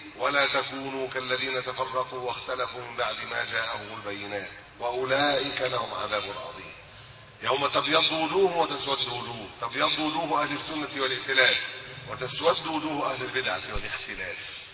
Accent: Egypt; احنا في مصر

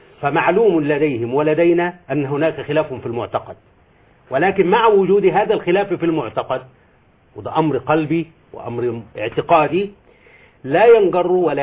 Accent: Sharqia Governorate, Egypt; وانا شرقاوي اهنئه برضه

